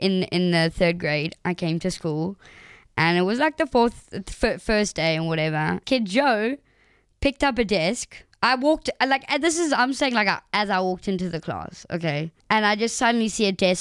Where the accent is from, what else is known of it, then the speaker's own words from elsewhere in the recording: South Africa; I grew up in South Africa. I did go to an old, a Jewish day school throughout my whole high school.